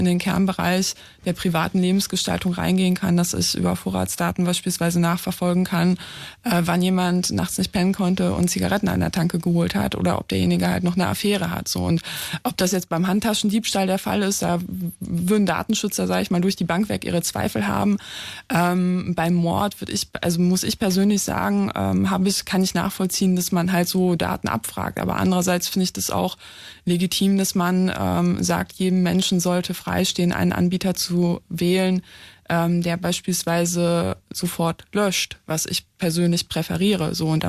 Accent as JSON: {"language": "German", "country": "Poland", "lives_now": "Germany", "said": "ich komme aus Polen"}